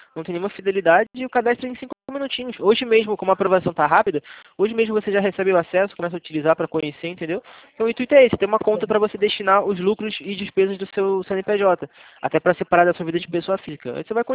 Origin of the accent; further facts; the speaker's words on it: Rio de Janeiro, Brazil; eu sou do Rio.